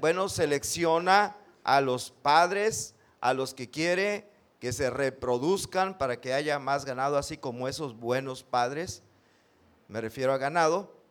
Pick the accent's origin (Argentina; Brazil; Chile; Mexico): Mexico; Tampico, Tamaulipas; nosotros doblemente pequeñitos porque somos de Tampico, bueno, los que somos de Tampico